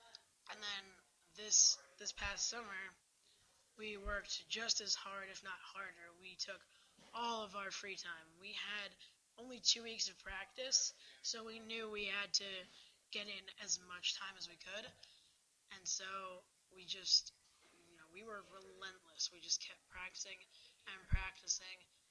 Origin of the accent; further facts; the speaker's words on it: Newton, Massachusetts, United States; I'm from Newton, Massachusetts